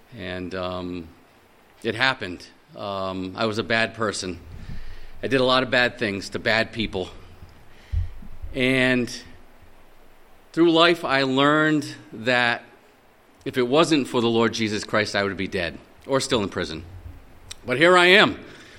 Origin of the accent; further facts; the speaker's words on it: Rhode Island, United States; born there; I was born in Rhode Island, as a matter of fact, where everybody is Catholic.